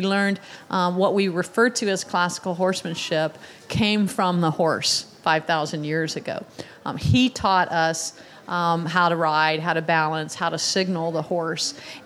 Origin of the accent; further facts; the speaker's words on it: Florida, United States; I grew up actually here in Florida. I'm a native Floridian, and I grew up riding English on the Hunter Jumper circuit.